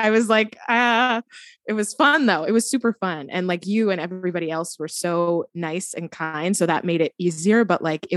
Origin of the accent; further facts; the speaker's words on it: New Jersey, United States; now in Brooklyn, United States; I am from New Jersey, living in Brooklyn, New York, and I am currently in Company.